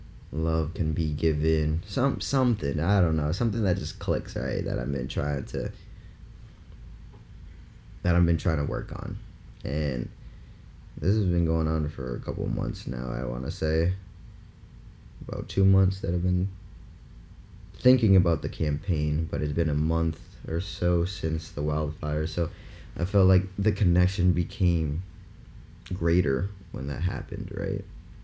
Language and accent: English; Massachusetts, United States; From someone who's not from California, who was born and raised in Massachusetts, and has always wanted to go to California